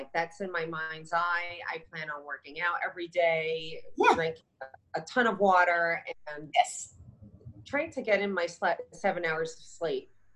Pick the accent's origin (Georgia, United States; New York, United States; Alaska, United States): New York, United States; New York.